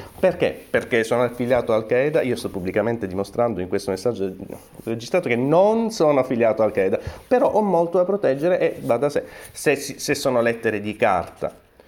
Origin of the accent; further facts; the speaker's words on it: Agrigento, Sicily, Italy; now in Rome, Italy; io sono originario di Agrigento, Palermo, ma ormai lavoro a Roma